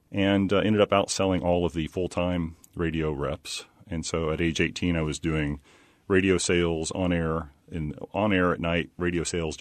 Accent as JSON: {"language": "English", "region": "Illinois", "country": "United States", "tie": "born or raised there", "said": "I was working at Dairy Queen in my hometown in southern Illinois"}